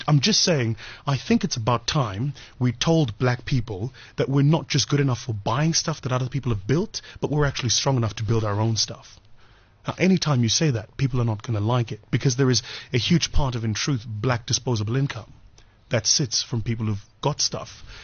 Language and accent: English; Watville, Gauteng, South Africa